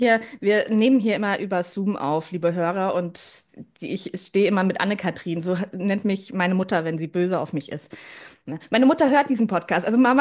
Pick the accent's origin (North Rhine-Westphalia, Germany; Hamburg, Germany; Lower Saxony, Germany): Lower Saxony, Germany; Braunschweig; Ich komme aus Braunschweig übrigens